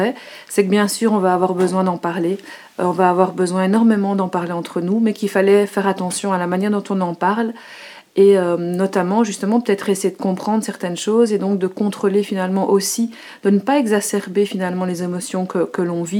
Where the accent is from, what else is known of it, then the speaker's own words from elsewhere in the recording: Belgium; en tout cas en tant que Belge et peut-être Européen